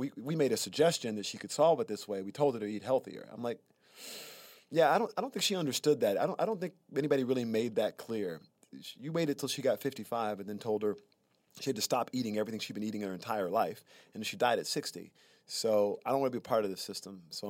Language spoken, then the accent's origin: English; Prichard, Alabama, United States; also born or lived in Mobile; I'm from Mobile, Alabama. Let me be clear. I'm from Pritchett, Alabama.